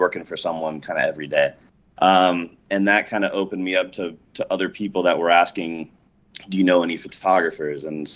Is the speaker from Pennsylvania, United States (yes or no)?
no; Colorado, United States; now in Illinois, United States; You know, I grew up in Colorado, and now they live in Crystal Lake, Illinois, which is kind of right near me.